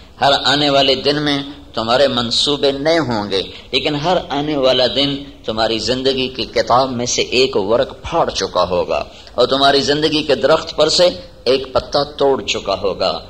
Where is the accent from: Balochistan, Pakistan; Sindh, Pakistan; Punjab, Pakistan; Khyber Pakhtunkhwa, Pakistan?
Punjab, Pakistan; Multan; born there; میں ملتان میں پیدا ہوا، میرا اختیار کوئی نہیں، میرا ذاتی انتخاب کوئی نہیں.